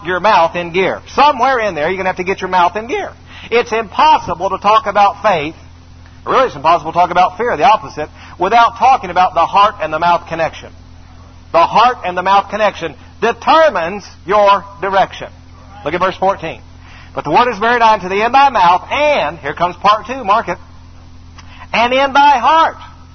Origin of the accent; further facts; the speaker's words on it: the South, United States; I said, I'm from the South.